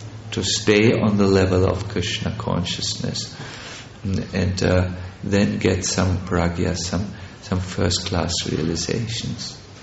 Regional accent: Hamburg, Germany; English is a second language; moved away; when I was a young, wild boy in Germany. And I saw the devotees chanting in my hometown, Hamburg.

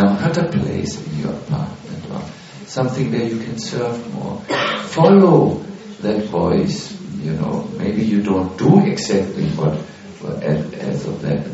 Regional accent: India; now in Germany; I'm anyways from India

